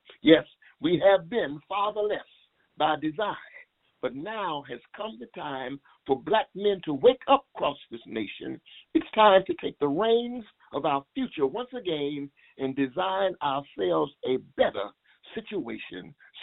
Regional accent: Washington, District of Columbia, United States; growing up in Langston Terrace, which is the first all-black public assisted housing project in the United States

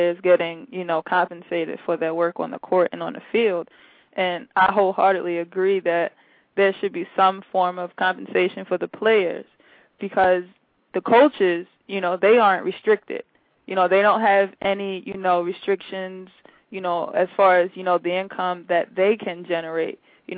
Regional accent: Baltimore, Maryland, United States; I'm from Baltimore.

